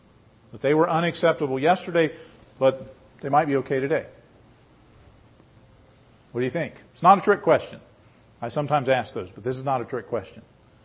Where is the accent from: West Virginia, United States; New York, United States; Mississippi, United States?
West Virginia, United States; because I grew up in West Virginia, so you don't get all the information for 50 years or so.